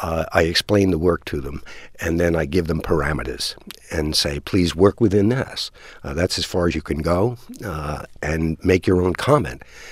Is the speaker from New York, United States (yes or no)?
yes; Queens, New York, United States; And that's how I grew up in Queens. We chased each other.